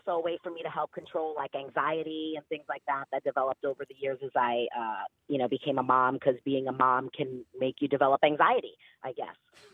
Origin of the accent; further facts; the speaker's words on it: Brooklyn, New York, United States; I grew up in Brooklyn, and I lived sharing a bedroom with two of my sisters.